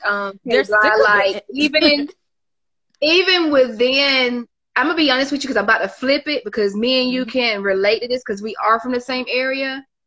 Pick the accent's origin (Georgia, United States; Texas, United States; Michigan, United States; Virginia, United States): Georgia, United States; Dublin; even though I am from Dublin